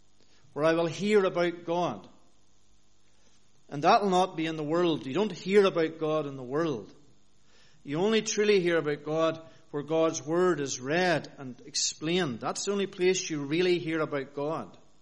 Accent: Northern Ireland, United Kingdom; where I grew up in Northern Ireland

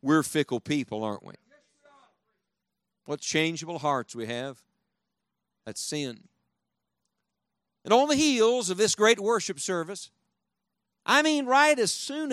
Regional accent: Beckley, West Virginia, United States; See, I was raised on North Sand Branch in Beckley, West Virginia.

